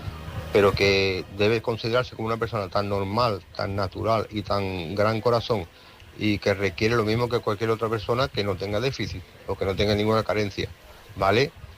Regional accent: Seville, Andalusia, Spain; now in Santiago de Cuba, Cuba; soy de Sevilla, pero actualmente estoy en Santiago de Cuba

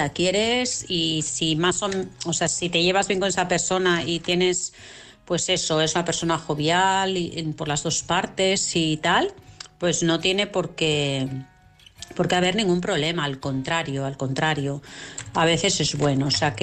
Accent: Vilassar, Catalonia, Spain; de Vilassar.

